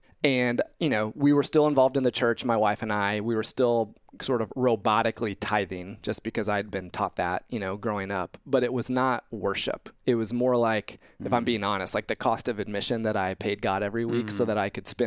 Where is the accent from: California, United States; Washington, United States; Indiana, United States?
Indiana, United States; So growing up in Indiana, came to faith at a young age, age 11 at church camp in Indiana.